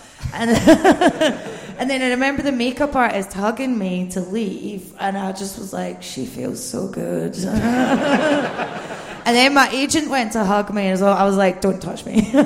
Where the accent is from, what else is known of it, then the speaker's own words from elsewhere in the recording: Bathgate, Scotland, United Kingdom; now in London, United Kingdom; Just Bathgate. Not Glasgow. No. Which everyone, I live in London and everyone thinks I'm from Glasgow.